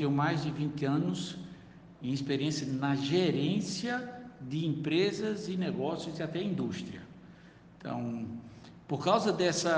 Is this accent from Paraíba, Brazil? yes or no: yes; Campina Grande, Paraíba, Brazil; Eu sou de Campina Grande, gosto muito da minha Paraíba